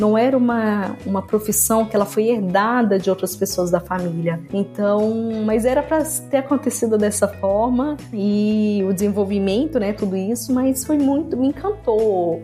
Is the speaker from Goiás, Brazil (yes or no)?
no; Balsas, Maranhão, Brazil; Sou natural de Balsas, no estado do Maranhão, uma cidade e região de fronteira agrícola, referência quando a gente fala ali na região do Mapito, que compreende os estados do Maranhão, Piauí e Tocantins